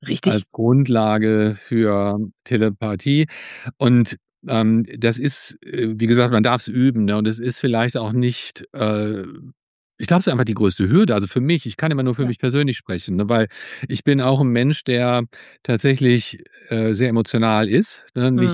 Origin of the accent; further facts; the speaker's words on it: United States; Ich sollte es besser können als Amerikaner.